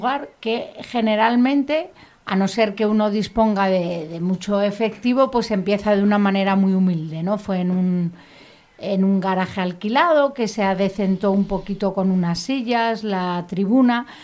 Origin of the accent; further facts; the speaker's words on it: Madrid, Community of Madrid, Spain; yo quería volver a mi ciudad natal, a Madrid